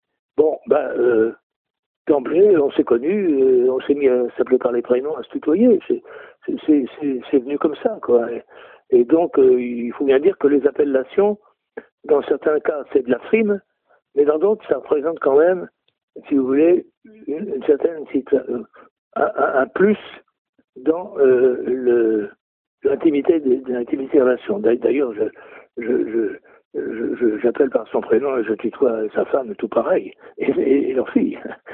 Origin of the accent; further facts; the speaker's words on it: Le Mans, Pays de la Loire, France; now in La Flèche, France; Moi, j'ai passé toute mon enfance au Mans, qui est une ville qui est 10 à 15 fois plus grande que La Flèche.